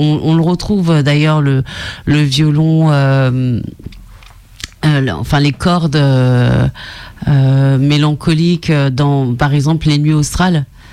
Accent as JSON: {"language": "French", "region": "Transylvania", "country": "Romania", "tie": "born or raised there", "also_born_or_lived": "Congo", "said": "J'ai grandi en Transylvanie."}